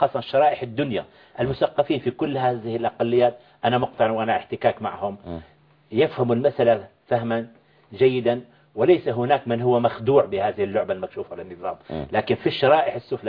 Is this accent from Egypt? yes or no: no; Syria; moved away as an adult; now in Europe; وأنا أتذكر طفولتي في سوريا ومرحلة الدراسة الثانوية، أنا لم أعيش في سوريا بالواقع بعد دراسة ثانوية لأني عشت كل حياتي في أوروبا بالتحصيل العلمي وبالعمل، ولأني على الأقل ممنوع، لا أستطيع الدخول إلى سوريا منذ 42 عام